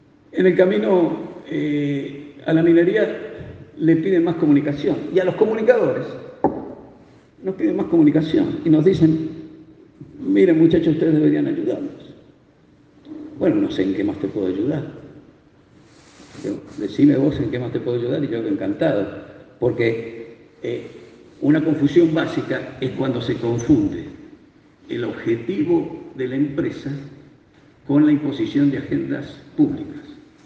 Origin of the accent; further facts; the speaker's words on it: San Juan, Argentina; Y mi querida San Juan, del cual yo soy nativo, tiene el 36% de pobreza.